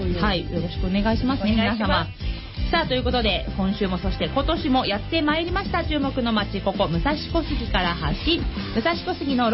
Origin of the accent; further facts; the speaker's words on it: Kawasaki, Kanagawa, Japan; 川崎生まれ川崎育ち、自称 … のリーダー、おしゃべり担当